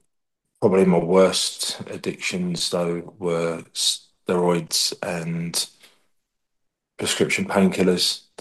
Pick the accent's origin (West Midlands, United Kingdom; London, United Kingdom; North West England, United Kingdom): London, United Kingdom; moved away as an adult; now in Orkney, United Kingdom; So originally born in West London, near Twickenham. I was there until I was in my 30s